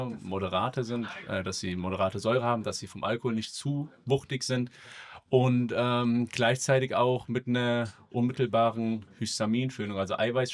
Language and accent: German; Guldental, Rhineland-Palatinate, Germany; Aus Bad Kreuznach von der Nahe. Also wir kommen aus Guldenthal, das ist bei Bad Kreuznach an der Nahe.